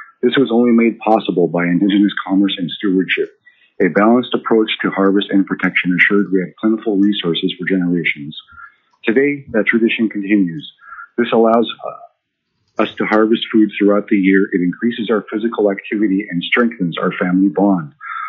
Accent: Klawak, Alaska, United States; I was born and raised in Klawak, and I watched the transition of abundant natural resources like salmon reduced to a fraction of what they used to be.

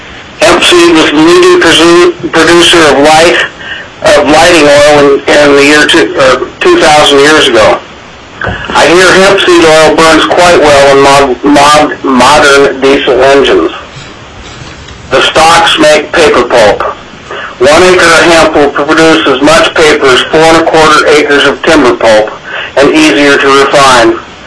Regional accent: Homer, United States; I'm from Homer.

